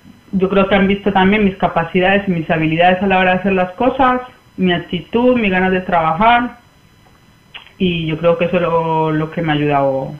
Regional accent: Colombia; now in Spain; tengo 29 años, vengo de Colombia y llevo 7 años en España.

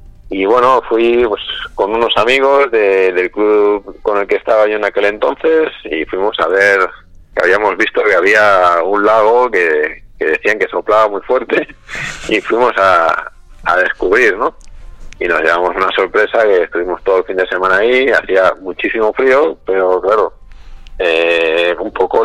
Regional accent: Valencia, Valencian Community, Spain; Bueno, pues yo soy de Valencia, de... Suelo navegar aquí entre el Marín Blau, que es la zona de Cullera, y Denia.

